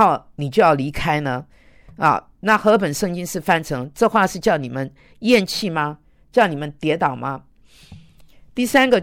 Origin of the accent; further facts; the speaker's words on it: China; 就好像我们中国人是很讨厌日本人